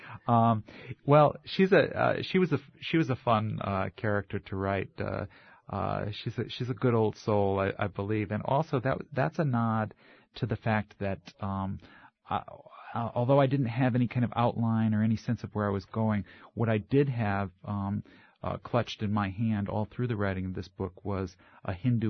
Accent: Norwich, Connecticut, United States; I grew up in Norwich, Connecticut, in the eastern side of Connecticut

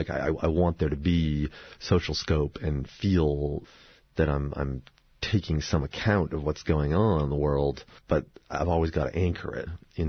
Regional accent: Massachusetts, United States; It's an amalgam of two towns that I grew up in Massachusetts, one south of Boston near the Cape and the other west of Boston, sort of a combination of the two.

